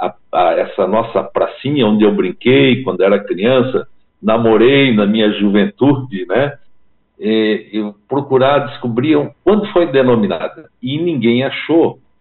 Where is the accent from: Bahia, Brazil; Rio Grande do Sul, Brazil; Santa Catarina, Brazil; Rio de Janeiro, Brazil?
Santa Catarina, Brazil; Urussanga; Os ouvintes aí da minha terra natal, Uruçanga.